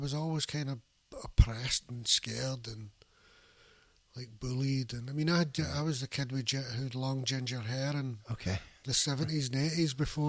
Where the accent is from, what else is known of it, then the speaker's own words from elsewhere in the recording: Glasgow, Scotland, United Kingdom; I grew up, we called them schemes. That's what the housing estates were called. They're called schemes.